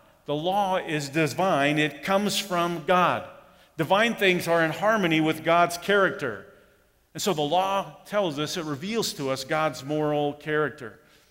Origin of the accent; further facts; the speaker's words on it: Germany; Growing up in the Air Force, as an Air Force brat, living in Germany, we had one radio station